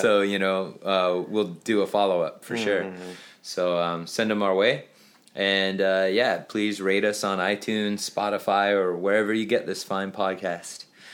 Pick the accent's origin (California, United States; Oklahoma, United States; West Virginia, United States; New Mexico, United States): California, United States; I'm from the States. I'm from California.